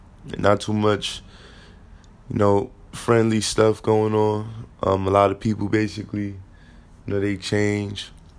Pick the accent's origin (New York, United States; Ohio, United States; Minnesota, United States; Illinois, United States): New York, United States; Brooklyn; So I'm from Brooklyn. And everybody know, if you heard of Brooklyn, it's a lot going on in our city.